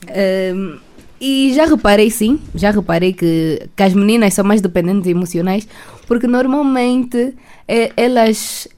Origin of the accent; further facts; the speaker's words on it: Angola; Frequento o primeiro ano da licenciatura em Comunicação e Relações Públicas. Tenho 20 anos. E sou angolana.